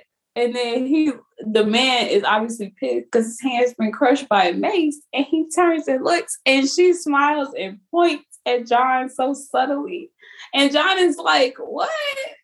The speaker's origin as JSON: {"language": "English", "region": "Texas", "country": "United States", "said": "We're from Texas, though, so."}